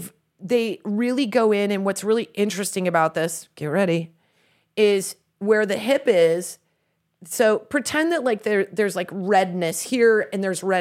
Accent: Midwest, United States; Because we grew up in the Midwest.

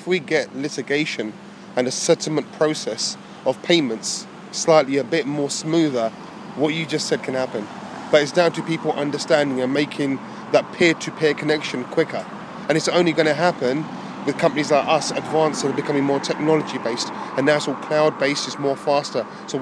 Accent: London, United Kingdom; I'm from London.

